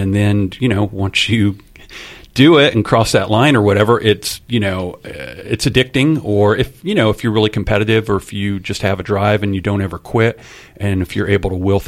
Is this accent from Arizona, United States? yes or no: no; Indiana, United States; I grew up in Indiana, and like a lot of people, I was a fan.